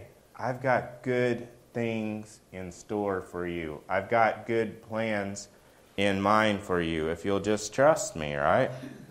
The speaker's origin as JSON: {"language": "English", "region": "Oklahoma", "country": "United States", "tie": "born or raised there", "said": "Like, where I come from, Where I grew up in Oklahoma, we didn't have a bunch of rocks, right?"}